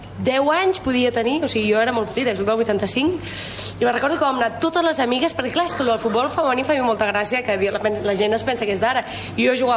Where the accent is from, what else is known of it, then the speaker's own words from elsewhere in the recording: Salomó, Catalonia, Spain; I de sobte, al meu poble, Salomó, el poble d'on és mon pare, a l'interior de Tarragona